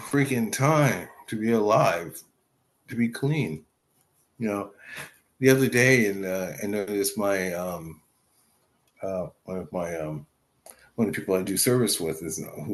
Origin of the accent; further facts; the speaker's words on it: Sacramento, California, United States; But to give you context, I grew up in Sacramento, California. I was born in 1962. Not that that matters, but it may matter to somebody. And I grew up with a family who moved from the South to California.